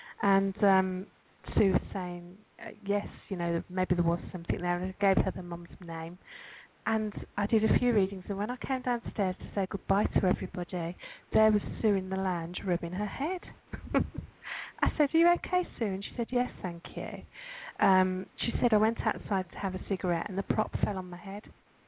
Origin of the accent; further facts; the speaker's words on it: Birmingham, West Midlands, United Kingdom; Well, I'm a Brummie too and proud